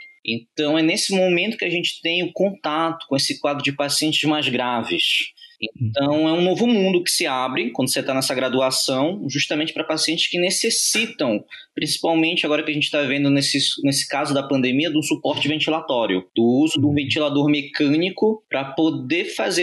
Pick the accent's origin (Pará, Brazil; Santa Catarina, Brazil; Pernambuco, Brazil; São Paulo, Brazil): Pará, Brazil; Eu me formei em Belém do Pará, sou paraense. Eu fiz faculdade na Universidade da Amazônia, UNAMA.